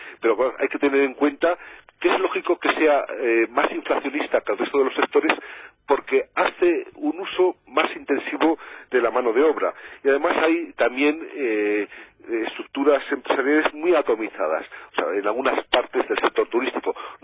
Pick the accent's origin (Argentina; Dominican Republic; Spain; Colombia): Spain; Sabemos que los españoles viajamos cada vez más al exterior.